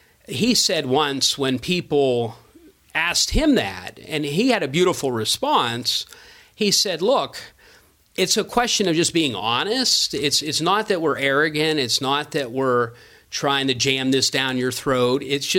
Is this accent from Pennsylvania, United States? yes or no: yes; Johnstown, Pennsylvania, United States; I come from Johnstown as part of Cambria County, which Cambria County is something like 70% Catholic, at least on paper.